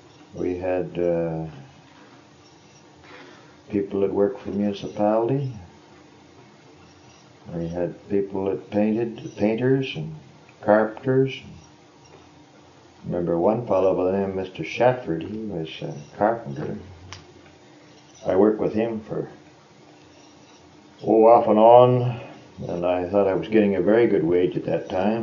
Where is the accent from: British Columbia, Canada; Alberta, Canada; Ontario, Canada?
British Columbia, Canada; Nanaimo; born there; now in Burnaby, Canada; I was born in Nanaimo, Vancouver Island. Coal mining town, of course.